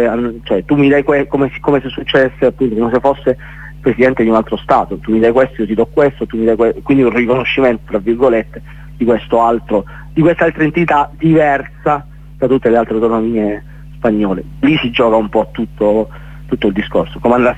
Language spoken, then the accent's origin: Italian; San Giorgio, Apulia, Italy; now in Spain; quando poi vado a San Giorgio, al mio paese, giù in Puglia